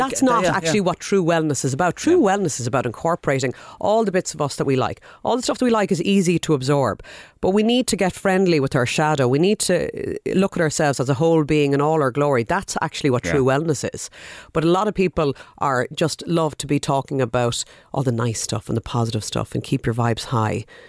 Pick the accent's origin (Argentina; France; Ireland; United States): Ireland; Connacht; Like, I'm from the west of Ireland, but what if I was born in Gaza?